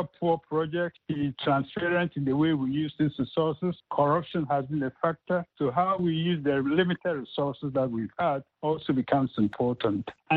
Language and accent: English; Ghana; You're a Ghanaian, I'm Ghanaian.